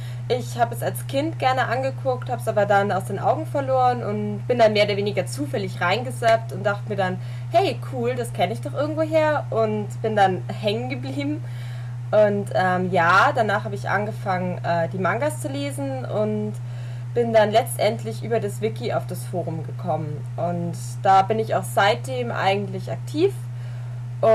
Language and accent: German; Bavaria, Germany; ich bin 19 Jahre alt und ich komme aus Bayern.